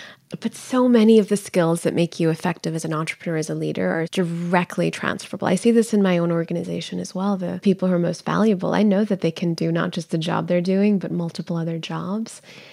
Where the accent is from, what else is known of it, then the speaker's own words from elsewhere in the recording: Pakistan; moved away; And I can tell you as a Pakistani immigrant, how much that means to communities like my own who have simply not seen our traditions acknowledged or, featured.